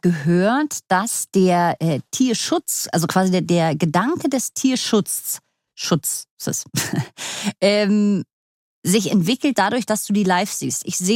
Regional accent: Berlin, Germany; ich bin in Berlin aufgewachsen

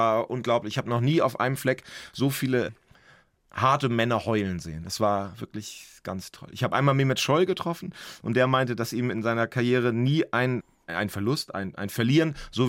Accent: Northern Germany, Germany; als Norddeutsche muss ich was zu Uli Hoeneß sagen.

